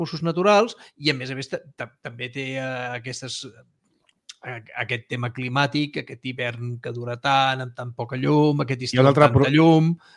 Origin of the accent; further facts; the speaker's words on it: Balearic Islands, Spain; Escolta, jo soc mallorquí polític, ¿vale?